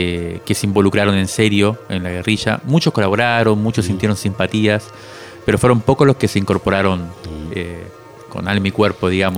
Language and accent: Spanish; Cuba; como me crié en Cuba, conocía la Sierra Maestra.